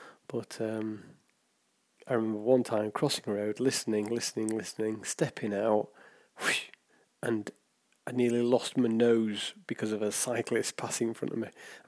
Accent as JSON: {"language": "English", "town": "Huddersfield", "region": "Yorkshire and the Humber", "country": "United Kingdom", "tie": "born or raised there", "said": "I remember going around my hometown of Huddersfield"}